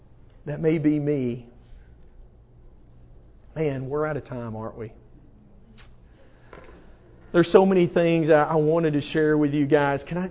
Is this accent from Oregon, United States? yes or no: no; Alabama, United States; listen, I'm from Alabama and so this is just how we were things.